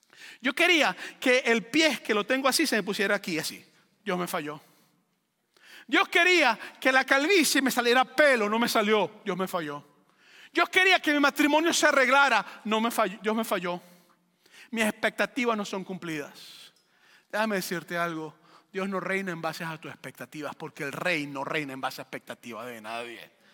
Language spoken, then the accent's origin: Spanish; Venezuela; Spanish is a second language; De paso, yo soy venezolano